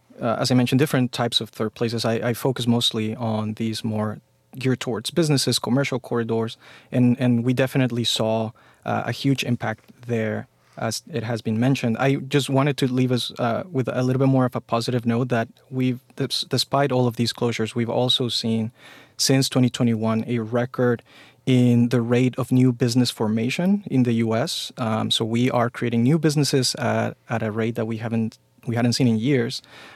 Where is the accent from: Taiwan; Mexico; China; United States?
Mexico; I grew up in Mexico